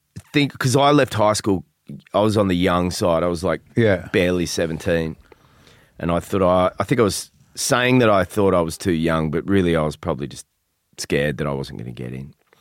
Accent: Australia; accent: Australian; trying to get rid of my Australian accent

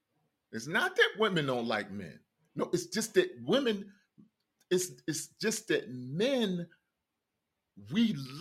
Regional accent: Newark, New Jersey, United States; I grew up in Newark, New Jersey. This was never a thing that was respected. Not even in my neighborhood.

